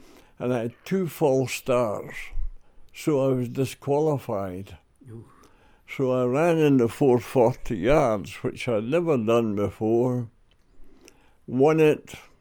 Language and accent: English; Bonnybridge, Scotland, United Kingdom; born there; I was born in Bonnybridge.